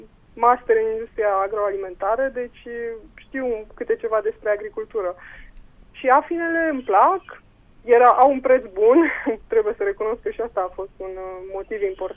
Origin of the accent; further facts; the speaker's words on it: Ialomița County, Romania; Nu suntem din zonă. Nu, soțul este din Maramureș și eu sunt din Ialomița.